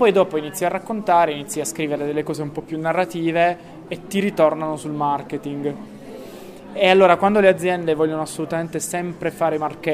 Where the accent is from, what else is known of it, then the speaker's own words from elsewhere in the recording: Bari, Apulia, Italy; sono barese, tifo per il Bari.